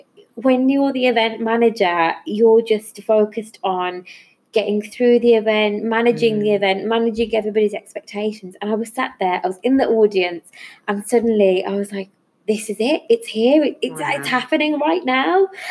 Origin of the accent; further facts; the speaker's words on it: Birmingham, West Midlands, United Kingdom; now in London, United Kingdom; It was my grandparents that first came to the UK. So I'm from Birmingham and I'm a very proud Brummie. That's what we call people from Birmingham. but I now live in London for work. And I was brought up in quite a tight-knit Asian community.